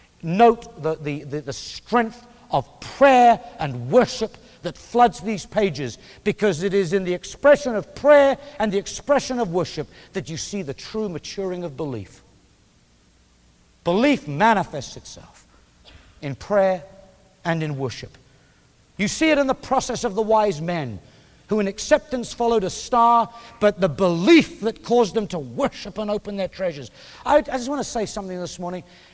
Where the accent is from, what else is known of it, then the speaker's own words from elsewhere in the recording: Scotland, United Kingdom; maybe I'm stupid and I'm Scottish